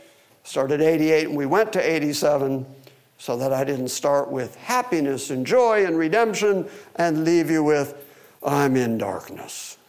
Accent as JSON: {"language": "English", "town": "Detroit", "region": "Michigan", "country": "United States", "tie": "born there", "said": "no, I was born in Detroit. That'd be me."}